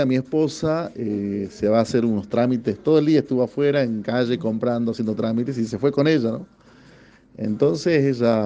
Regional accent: Jujuy, Argentina; Es como que yo le diga Jujuy porque soy jujeño

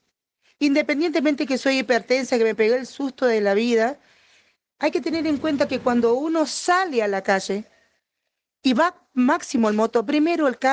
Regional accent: Marcos Paz, Buenos Aires Province, Argentina; yo soy de Marcos Paz, provincia de Buenos Aires.

